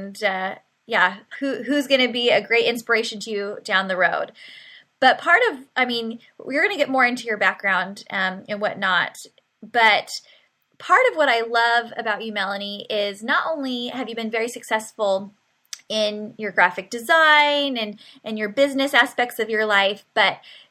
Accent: San Diego, California, United States; Well, I'm on the East Coast, but I'm originally from San Diego

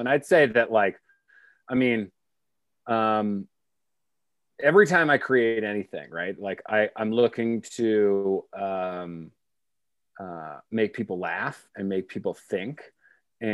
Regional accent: Chicago, Illinois, United States; I'm an Irishman from Chicago, the owner of a robust mustache.

